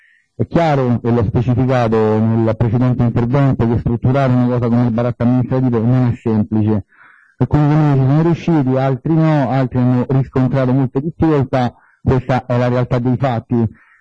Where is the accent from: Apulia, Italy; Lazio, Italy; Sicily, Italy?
Lazio, Italy; Rome; visto che io vengo da Roma e quindi sarei costato